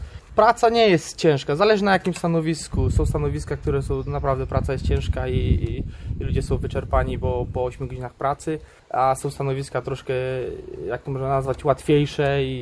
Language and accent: Polish; Górno, Świętokrzyskie Voivodeship, Poland; moved away as an adult; now in Ireland; Też pochodzę z małej miejscowości z Górna, tam się poznaliśmy. Później ja przyjechałem tutaj do Irlandii za pracą.